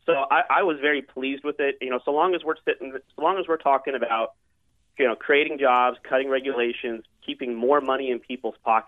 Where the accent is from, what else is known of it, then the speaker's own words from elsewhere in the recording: Houston, Texas, United States; You know, I'm originally from Houston, Texas, so I was born and raised in a border state. I grew up around immigrants.